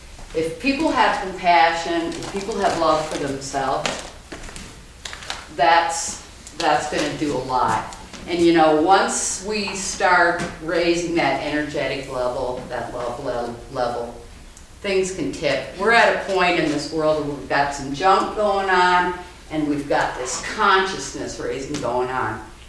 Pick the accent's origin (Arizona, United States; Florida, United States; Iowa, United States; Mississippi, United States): Iowa, United States; Des Moines; I'm from Des Moines, Iowa.